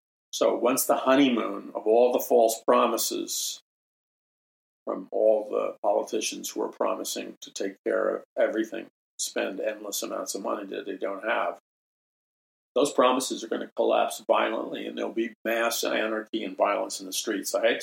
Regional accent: New York City, New York, United States; When I was a kid or a teenager growing up in New York City

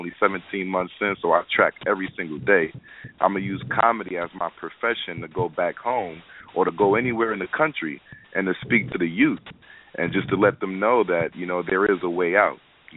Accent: Hartford, Connecticut, United States; So I grew up in Hartford, Connecticut. You know, it's a.k.a. also known as Homicide Hartford.

